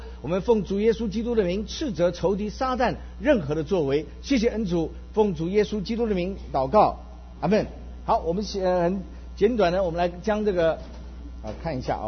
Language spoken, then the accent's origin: Chinese; Taiwan; now in United States; 我生长在台湾，我的老家是上海，81年移民美国，也在美国念书